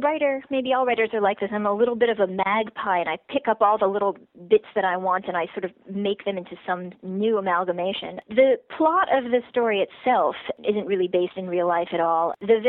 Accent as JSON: {"language": "English", "town": "Pittsburgh", "region": "Pennsylvania", "country": "United States", "tie": "born or raised there", "said": "And I'd say, well, I was born here in Pittsburgh. And they'd say, oh, but where are you from? And I'm like, well, I'm from here."}